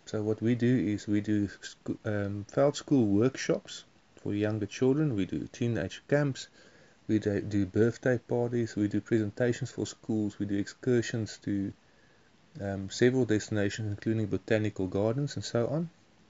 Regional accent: Mpumalanga, South Africa; I've spent most of my life in the bush. I grew up in Kruger National Park and I've been there from age 10 to 18 as a young boy. And before that, I lived on a game ranch.

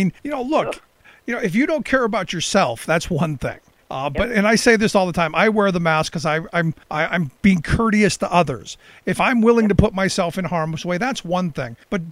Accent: Cleveland, Ohio, United States; now in Pennsylvania, United States; I grew up in Cleveland, so I still consider myself attached to Ohio, even though I live in Pennsylvania.

